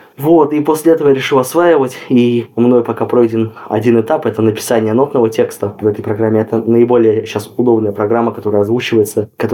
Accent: Buryatia, Russia; Где я вырос в Бурятии, это как бы была национальная музыка все время.

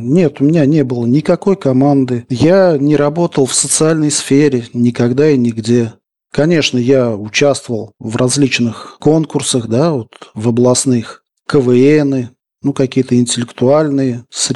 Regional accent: Buguruslan, Orenburg Oblast, Russia; Я родился весной в городе Бугуруслане Оренбургской области.

